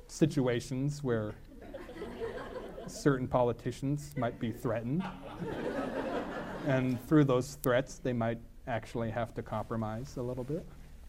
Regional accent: Pacific Northwest, United States; I grew up in the Pacific Northwest. I mean, the most homogenous part of the country.

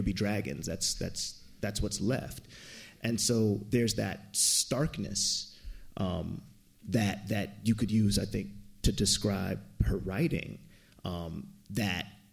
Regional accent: Altadena, California, United States; growing up in Altadena on Alameda Street, I remember I used to always look up at like that mountain range that was just the north, we were in the foothills

